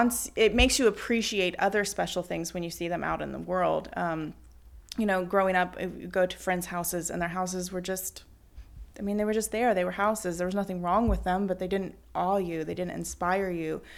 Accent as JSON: {"language": "English", "town": "Baton Rouge", "region": "Louisiana", "country": "United States", "tie": "born or raised there", "said": "So we're in Mid-City now in New Orleans, but I grew up in Mid-City in Baton Rouge."}